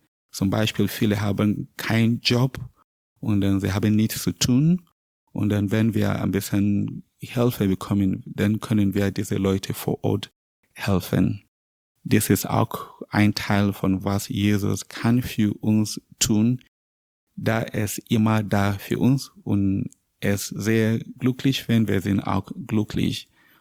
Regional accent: Nigeria; German is a second language; Ich bin Priester, ich komme aus Nigeria.

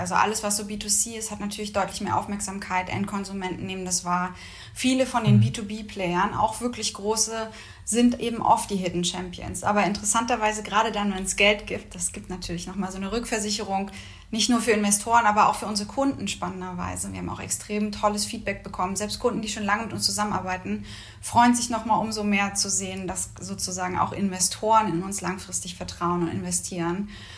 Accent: Berlin, Germany; Ich bin ja ursprünglich Berlinerin.

